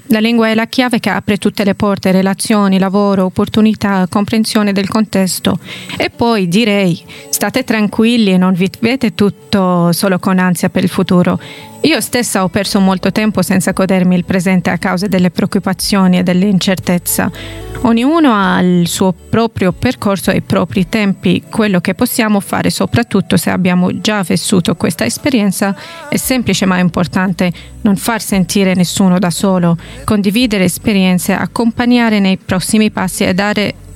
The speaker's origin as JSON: {"language": "Italian", "country": "Syria", "second_language": "Italian", "said": "paradossalmente questa sensazione non l'avevo mai provata neanche nella mia lingua madre e nel mio paese. Questo mi ha motivato ancora di più, non solo per integrarmi ma anche per spiegare chi sono, da dove vengo, cos'è davvero la Siria e chi sono i siriani."}